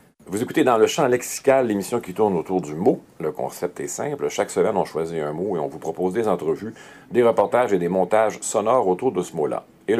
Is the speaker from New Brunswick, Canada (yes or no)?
no; Montreal, Quebec, Canada; Je suis Montréalais, mais on m'a envoyé là-bas pour faire mes premières armes.